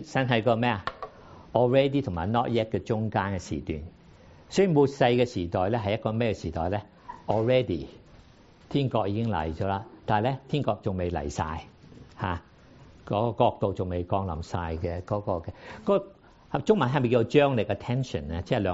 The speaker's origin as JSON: {"language": "Cantonese", "town": "Guangzhou", "region": "Guangdong", "country": "China", "said": "我知道，因为我是广州人。"}